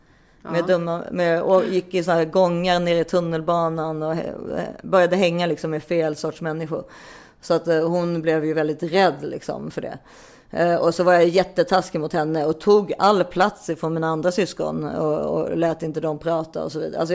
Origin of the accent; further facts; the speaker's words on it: Stockholm, Stockholm County, Sweden; jag kom från Stockholm, så på den tiden var det exotiskt att vara från en storstad och gå på Lundsberg.